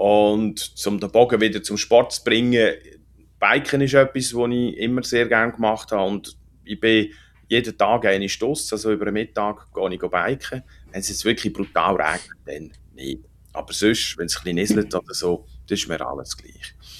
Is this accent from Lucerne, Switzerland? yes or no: no; Zofingen, Aargau, Switzerland; Also ich bin eigentlich da aufgewachsen in der Region Zofingen.